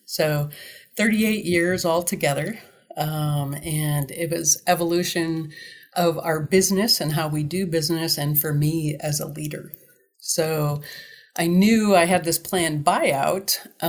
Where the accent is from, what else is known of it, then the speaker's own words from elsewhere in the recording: Wisconsin, United States; I grew up in Wisconsin, and we didn't come from a family that had a lot, so I got creative early.